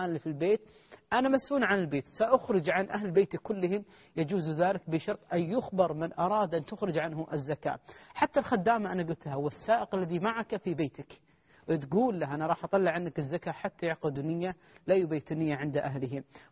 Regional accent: Kuwait; عندنا في الكويت

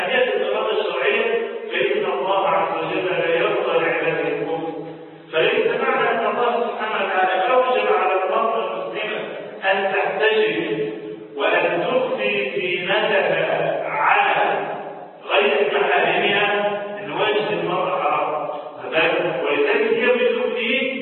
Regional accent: Egypt; في بلدنا مصر

